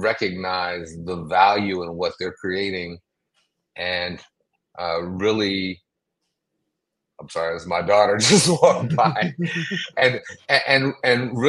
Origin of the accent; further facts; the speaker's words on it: Detroit, Michigan, United States; also born or lived in Brooklyn; as a native Detroiter who grew up in a city that was 94% Black